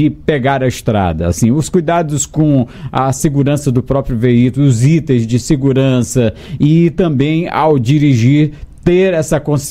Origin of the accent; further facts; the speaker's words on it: Maranhão, Brazil; Eu lembro que lá na minha região, ali no Médio Sertão Maranhense, quando as estradas eram ruins, tinha menos acidente de quando as estradas ficaram boas.